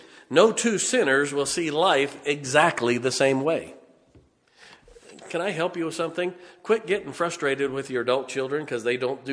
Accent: Ohio, United States; I grew up in Ohio. I get it.

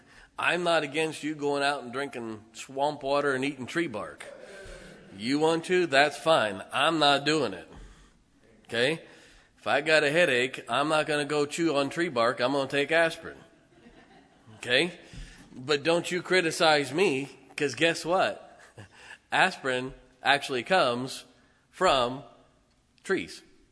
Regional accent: Canton, Ohio, United States; I grew up in Canton, Ohio. That's where they play the Hall of Fame football game.

